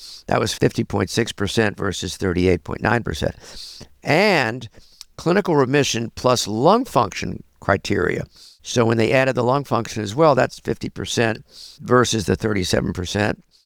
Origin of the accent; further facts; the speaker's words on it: Atlanta, Georgia, United States; I'm from Atlanta, and right now I'm an adjunct faculty at Emory